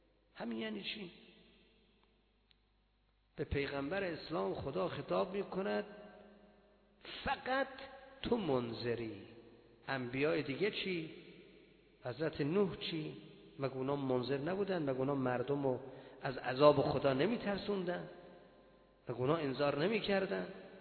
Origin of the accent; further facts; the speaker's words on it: Mashhad, Razavi Khorasan, Iran; بودم مشهدی، خراسانی هستم، از مشهد الرضا.